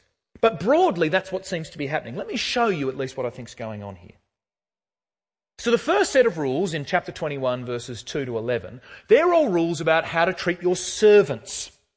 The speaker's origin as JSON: {"language": "English", "region": "Tasmania", "country": "Australia", "said": "I was a boy from Tassie."}